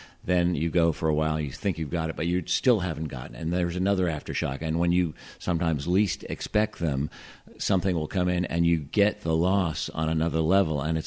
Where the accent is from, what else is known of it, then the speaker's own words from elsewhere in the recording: California, United States; and I grew up in California, so I'm familiar with earthquakes.